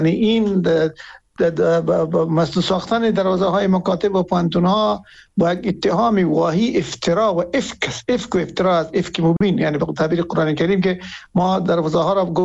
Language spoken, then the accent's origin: Persian; Afghanistan; ما همه از افغانستان هستیم